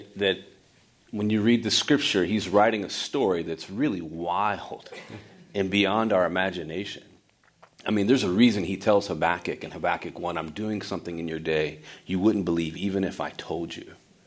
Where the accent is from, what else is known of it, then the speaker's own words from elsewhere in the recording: Marietta, Georgia, United States; I grew up in Marietta, Powder Springs area, so West Cobb County, west side of Atlanta.